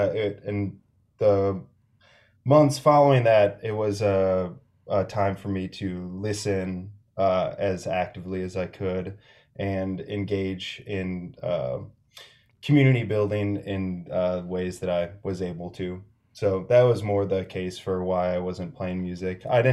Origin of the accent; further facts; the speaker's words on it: La Crosse, Wisconsin, United States; now in Minneapolis, United States; I actually live in South Minneapolis. I'm from La Crosse, Wisconsin, and I've spent, a chunk of time there in my adulthood.